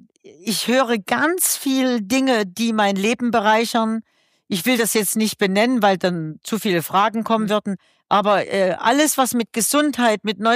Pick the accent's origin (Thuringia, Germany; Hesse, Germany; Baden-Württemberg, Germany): Thuringia, Germany; Weimar; also born or lived in Düsseldorf; meine Heimatstadt oder Thüringen ist für mich ein Kraftort. Ich weiß noch, als ich dann mich entschlossen habe, aus Düsseldorf zurückzukehren, haben ja alle gedacht, ich komme nach Berlin. Ja. Aber ich bin kein Großstadtmensch. Nee. Ich brauche mein kleines Weimar und dieses Kleinstadtflair